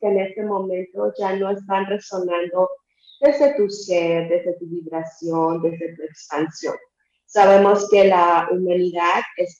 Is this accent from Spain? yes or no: no; Yucatán, Mexico; Con todas estas cualidades que nos caracterizan los mexicanos. Soy yucateca